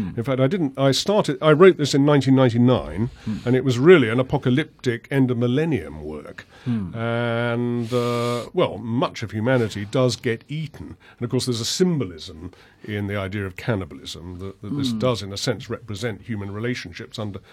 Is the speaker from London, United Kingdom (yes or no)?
yes; Hampstead, London, United Kingdom; now in London, United Kingdom; I grew up in Hampstead and I live in West London.